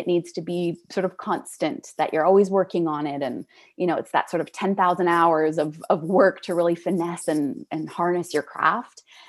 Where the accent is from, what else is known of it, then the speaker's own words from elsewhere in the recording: Canada; I'm a Canadian.